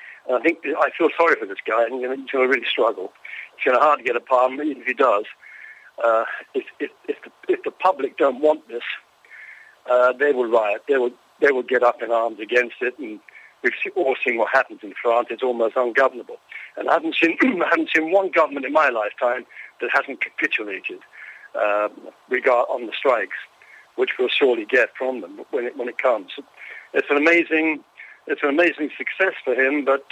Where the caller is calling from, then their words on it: Islington, London, United Kingdom; from Islington.